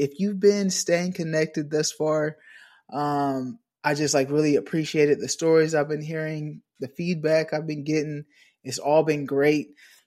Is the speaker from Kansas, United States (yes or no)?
yes; El Dorado, Kansas, United States; So if you've been listening previously, you know that I grew up in El Dorado, Kansas.